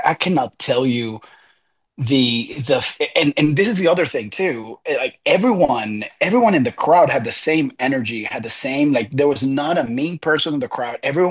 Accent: Ecuador; actually so a bit of a background. I'm originally from Ecuador, born and raised.

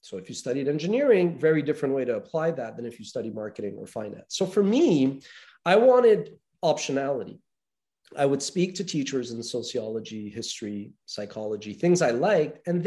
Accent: Montreal, Quebec, Canada; growing up in North America, I'm from Montreal, Canada

